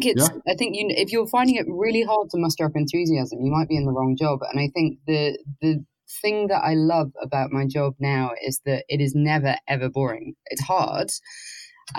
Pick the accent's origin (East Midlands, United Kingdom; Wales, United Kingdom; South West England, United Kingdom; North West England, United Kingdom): North West England, United Kingdom; Liverpool; I grew up in Liverpool. I grew up near Liverpool